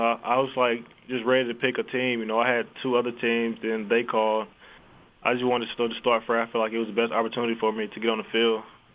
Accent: Rock Hill, South Carolina, United States; Rock Hill, South Carolina.

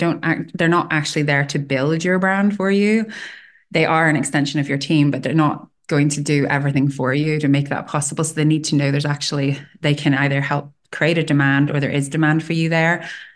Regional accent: Ireland; also born or lived in Middle East; I'd grown up in the Middle East. I'm originally from Ireland.

